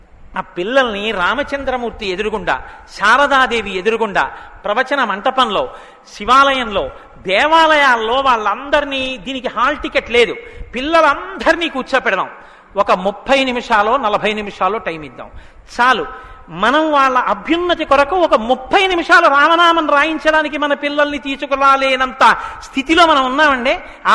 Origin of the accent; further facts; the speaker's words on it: Guntur, Andhra Pradesh, India; నేను ఎందుకు గుంటూరు వాడిని కాను, నేను గుంటూరు వాడిని. కాబట్టి మన గుంటూరు అంత గొప్పది.